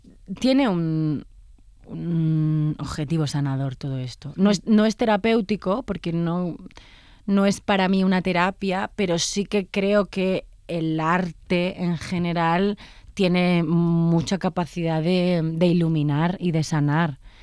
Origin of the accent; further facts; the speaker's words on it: Badajoz, Extremadura, Spain; cosas que para mí son importantes de mi adolescencia en Badajoz